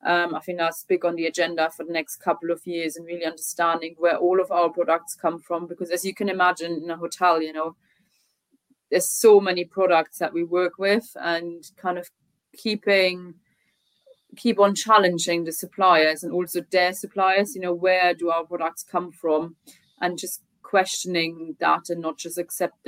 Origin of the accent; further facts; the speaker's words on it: Germany; moved away as an adult; also born or lived in Austria; now in United Kingdom; I grew up in Germany